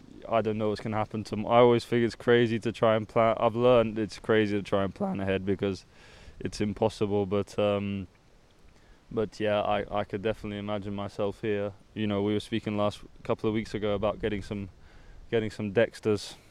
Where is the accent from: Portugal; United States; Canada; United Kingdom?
Portugal; growing up in Portugal